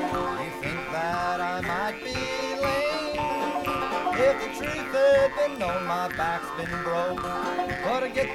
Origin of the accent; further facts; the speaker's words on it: New York, United States; We're all from Putnam County, New York, except for Lynn and Jay and Abby.